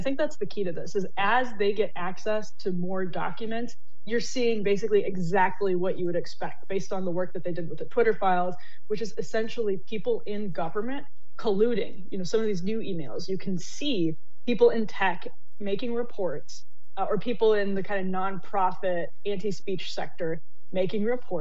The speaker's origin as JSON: {"language": "English", "country": "United States", "said": "It is uncomfortable as an American."}